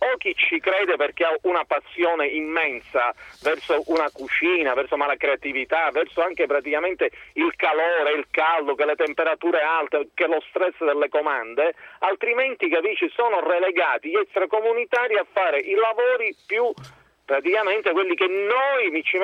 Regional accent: Sicily, Italy; La Sicilia per me è un credo, perché mi devo dare tantissimo praticamente alla mia terra e alla creatività che mi ha dato.

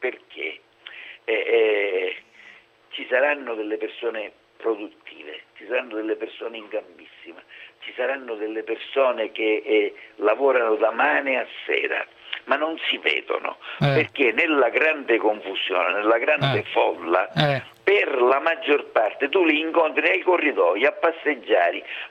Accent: Sicily, Italy; Io vengo dalla Sicilia.

